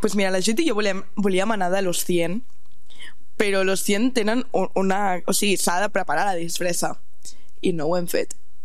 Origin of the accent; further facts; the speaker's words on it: Catalonia, Spain; vaig descobrir que nosaltres com a catalanes estimem més el País Basc del que el País Basc ens estima a nosaltres.